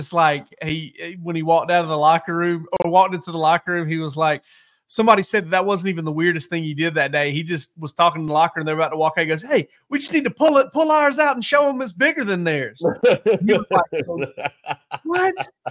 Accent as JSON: {"language": "English", "region": "Georgia", "country": "United States", "tie": "born or raised there", "said": "I grew up down there in South Georgia. A lot of Florida State fans down there."}